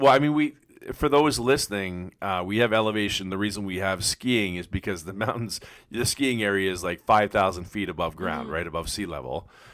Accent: Ontario, Canada; But the difference out here versus Ontario, because I grew up in Ontario skiing.

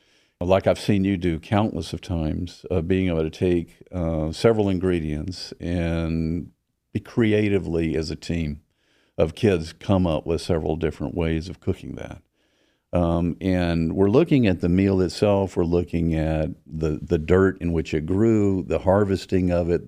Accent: the South, United States; I think that I grew up in the South where food was everything.

